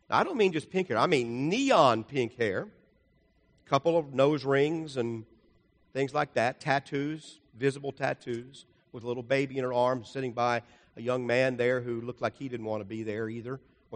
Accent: Cincinnati, Ohio, United States; came to the church where I grew up in Ohio and Cincinnati many times to preach gospel meetings.

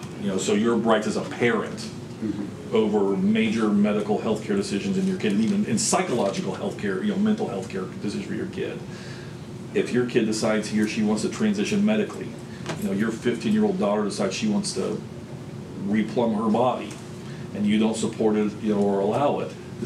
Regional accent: Tampa, Florida, United States; I grew up in Florida, and I remember part of the daily local weather forecast. Growing up in Tampa

